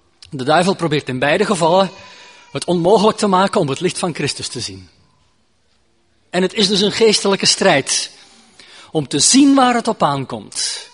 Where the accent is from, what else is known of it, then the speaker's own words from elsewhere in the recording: Belgium; Ik kom uit België, dat is een katholiek land.